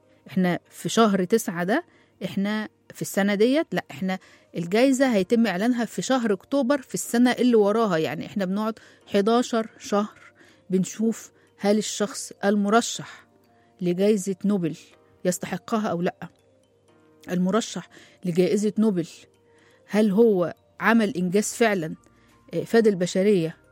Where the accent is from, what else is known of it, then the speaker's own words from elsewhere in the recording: Egypt; طبعا إحنا عندنا في مصر بنفخر